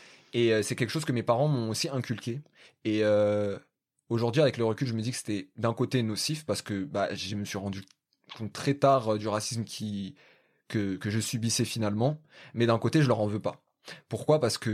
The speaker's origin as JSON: {"language": "French", "country": "France", "tie": "born there", "said": "moi, je suis né en France, et je me suis senti français, je me sens encore français, je me sens aussi bien français que marocain, mais... Et moi, je n'ai pas besoin d'être reconnaissant, parce que je suis né en France, en fait."}